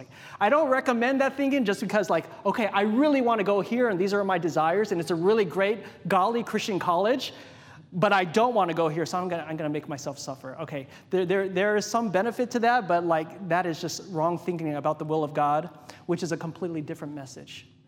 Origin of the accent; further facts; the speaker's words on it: Hawaii, United States; So when I was preparing to go to college, I grew up in Hawaii, as many of you know